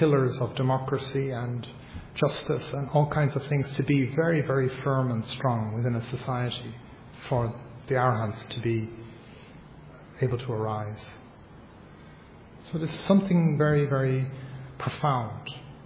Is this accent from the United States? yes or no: no; Ireland; And I grew up in Ireland and I know there's a difference between it being funny and not funny.